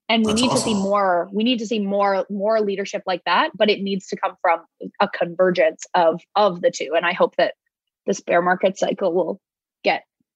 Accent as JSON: {"language": "English", "town": "Toronto", "region": "Ontario", "country": "Canada", "said": "I am moving to Miami this fall. I'm originally from Toronto. We've met in Toronto. We've lived in Toronto for a while. I'm moving south of the border. I'm an East Coast person, definitely."}